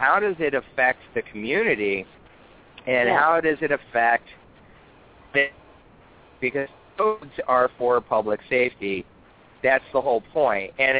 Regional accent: California, United States; I grew up in California, so, like, I knew how to, you know, how to be frugal with my water.

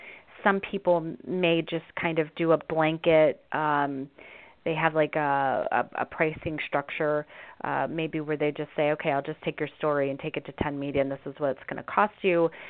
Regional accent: Wichita, Kansas, United States; But if you're in my hometown of Wichita, Kansas, you know, it may be considerably less.

